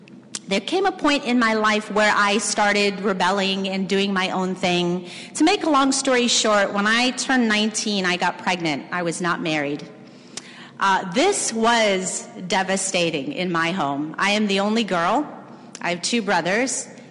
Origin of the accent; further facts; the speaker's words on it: South Africa; I grew up in South Africa in apartheid